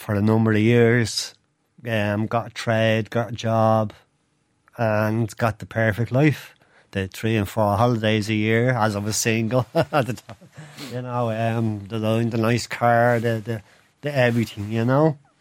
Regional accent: Finglas, Leinster, Ireland; I grew up in Finglas.

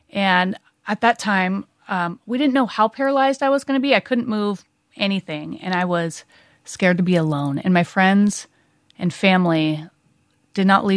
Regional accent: United States; accent: American; Can you hear my American accent?

